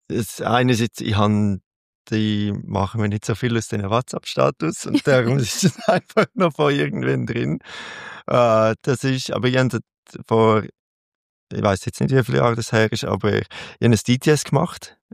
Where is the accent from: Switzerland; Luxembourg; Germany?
Switzerland; Prättigau, Graubünden; Also aufgewachsen in Prättigau, das ist auch nochmal ein bisschen anderer Dialekt als jetzt der Bündner Dialekt. Darum ist das auch ein bisschen durcheinander bei mir.